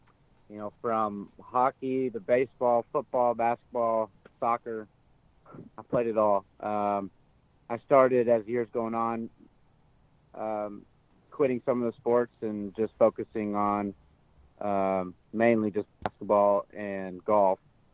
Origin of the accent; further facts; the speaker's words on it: Denver, Colorado, United States; I was fortunate enough to grow up playing at Cherry Hills Country Club. We joined there when I was about 11 years old.